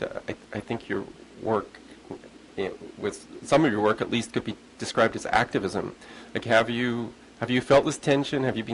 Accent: Canada; I'm from Canada

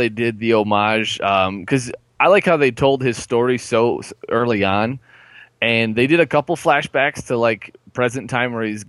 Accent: Detroit, Michigan, United States; But yeah, I just, and growing up in Detroit, you know, the setting was almost similar.

